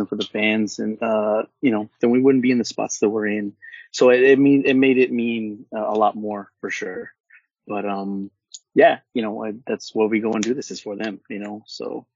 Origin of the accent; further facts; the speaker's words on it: California, United States; I'm from Orange County and from the West Coast, and, you know, everything I do is for my West Coast peeps